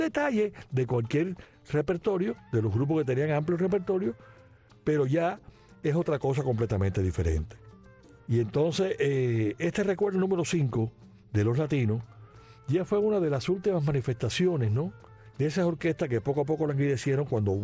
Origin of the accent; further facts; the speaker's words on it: Cuba; me molesta como cubano